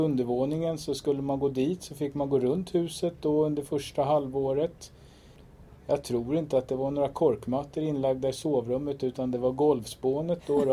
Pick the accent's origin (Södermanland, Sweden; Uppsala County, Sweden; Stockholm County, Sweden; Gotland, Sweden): Stockholm County, Sweden; Trollbäcken; Nej, jag är född i Bromma församling. Vid Brommaplan, norr om stan i Stockholm. När jag var 6 år, nästan 7 faktiskt, så flyttade vi till Trollbäcken, till Snövitsväg.